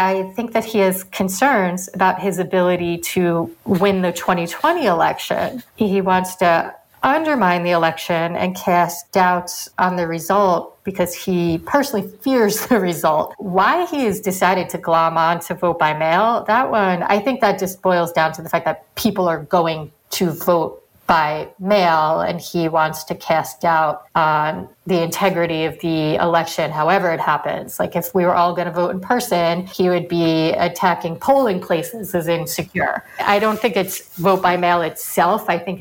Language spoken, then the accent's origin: English; New York, United States; I don't like people. I'm from New York.